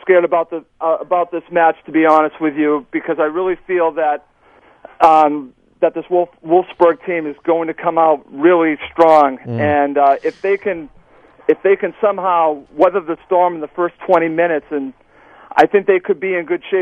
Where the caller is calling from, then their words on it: Massachusetts, United States; I live about 10 minutes from Gillette Stadium, where the New England Revolution play. I'm in Massachusetts.